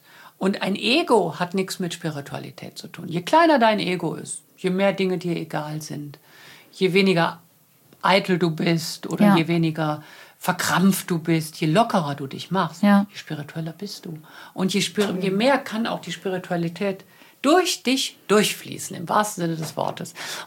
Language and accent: German; Germany; Deutschland ist meine Heimat und ich möchte mich ja nie zu sehr so in Negativität hängen und möchte ja immer die positiven Seiten sehen. Aber das ist tatsächlich etwas, was nur in Deutschland ist.